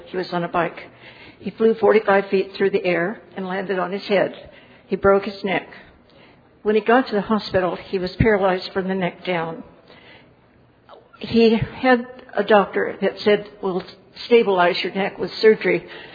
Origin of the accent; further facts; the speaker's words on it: San Diego, California, United States; from San Diego.